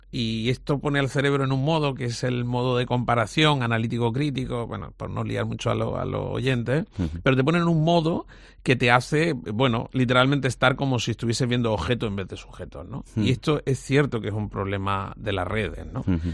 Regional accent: Torremolinos, Andalusia, Spain; Natural, nacimiento en Nigeria, de padres hindúes y hijo adoptivo de Torremolinos, por eso el acento de los acentos.

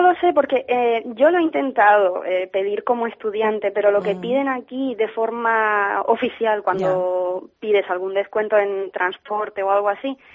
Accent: Cartagena, Region of Murcia, Spain; now in Helsinki, Finland; Además, yo soy de Cartagena, y el invierno allí son 16 grados.

